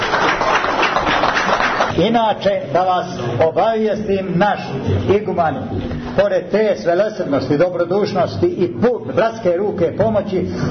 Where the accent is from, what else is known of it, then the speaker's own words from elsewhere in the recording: Banjani, Nikšić Municipality, Montenegro; nije običaj kod nas u Banjane da čovjek citira šta mu je žena rekla